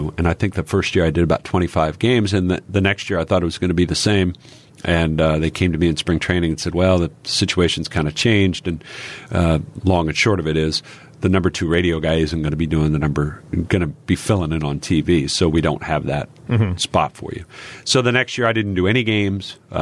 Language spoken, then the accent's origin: English; Texas, United States; Growing up in Texas, football is king.